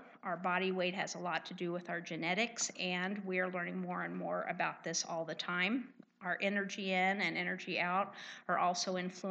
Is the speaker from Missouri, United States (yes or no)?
yes; Weston, Missouri, United States; and I grew up in Weston, Missouri, and then went to school